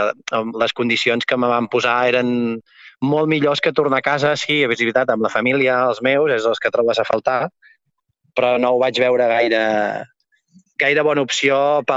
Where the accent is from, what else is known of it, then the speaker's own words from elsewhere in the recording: Torroella de Montgrí, Catalonia, Spain; Jo sóc de Torroella, Montgrí, l'Estartit, sí, visc a l'Estartit, jo.